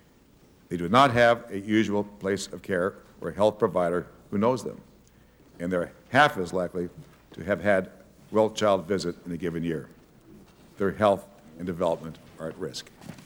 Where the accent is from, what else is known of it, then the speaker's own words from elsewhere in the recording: Montana, United States; my home state of Montana has experienced an increase in the number of uninsured children